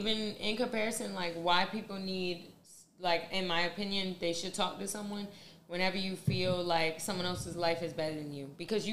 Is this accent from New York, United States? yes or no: yes; New York, United States; and we grew up in New York.